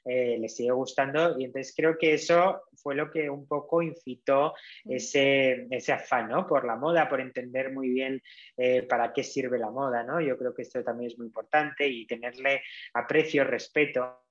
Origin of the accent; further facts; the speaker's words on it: Madrid, Community of Madrid, Spain; also born or lived in Cáceres; yo nací en Cáceres, nos trasladaron a Madrid por el trabajo de mi padre